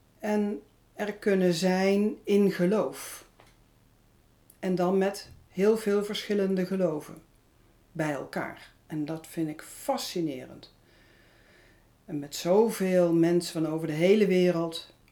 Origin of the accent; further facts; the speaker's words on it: Wijk bij Duurstede, Utrecht, Netherlands; Nee, ik kom uit Wijk bij Duurstede.